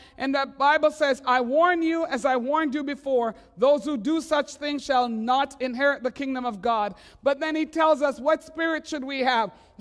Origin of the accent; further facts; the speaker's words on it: Montreal, Quebec, Canada; I grew up in Montreal where we laugh at you